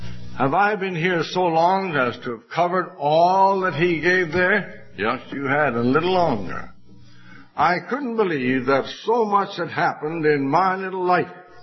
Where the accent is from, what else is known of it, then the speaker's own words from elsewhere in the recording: Canada; also born or lived in England; Of course, I was born in England and brought up a good deal in Canada